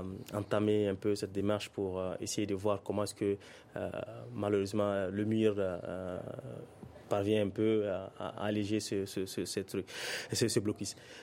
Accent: Timbuktu, Timbuktu Region, Mali; Je suis de Tombouctou.

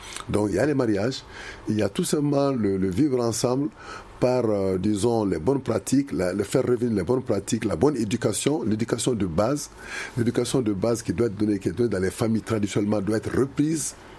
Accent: Ségou, Mali; Chez nous, à Ségou, enfin au milieu Bambara

